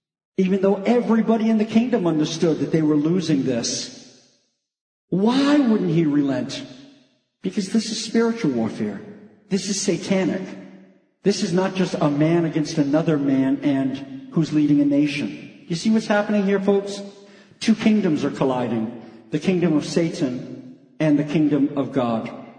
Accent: New England, United States; Listen, we're from New England. Hey, it's hailing out.

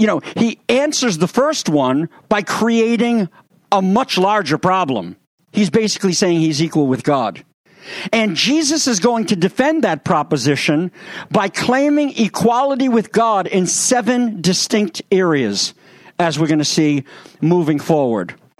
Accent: United States; Being a jaded American, as I am, growing up on Perry Mason in Colombo

